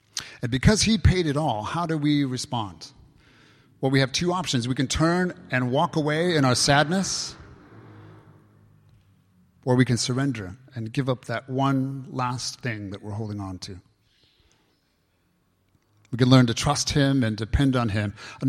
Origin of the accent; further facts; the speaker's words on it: United States; moved away as an adult; let me just say that as one who's left my family and friends back in the States, in my home country, to follow Jesus here in this community